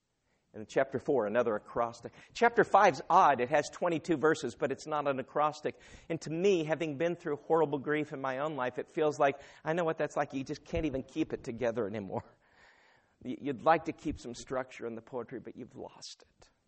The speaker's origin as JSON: {"language": "English", "region": "the Ozarks", "country": "United States", "tie": "born there", "said": "It's just, I was born in the Ozarks. I come from where the Beverly Hillbillies came from."}